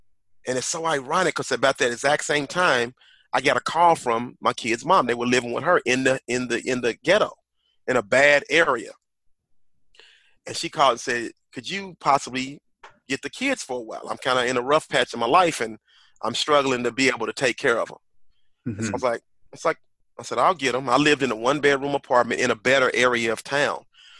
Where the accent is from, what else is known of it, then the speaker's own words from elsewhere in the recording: Tulsa, Oklahoma, United States; And I grew up in North Tulsa, in Tulsa, Oklahoma, and that's the hood, the ghetto.